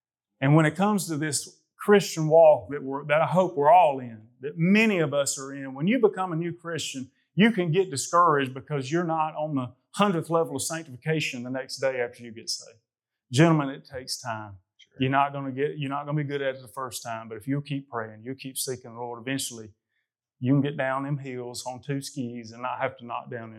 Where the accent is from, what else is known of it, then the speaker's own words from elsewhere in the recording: Hayden, Alabama, United States; We're rednecks from Hayden, Alabama. We've never seen it even snow hardly more than an inch.